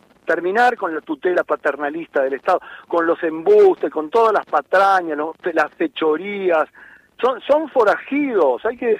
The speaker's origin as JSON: {"language": "Spanish", "town": "Tapalqué", "region": "Buenos Aires Province", "country": "Argentina", "said": "Tapalqué, que es mi"}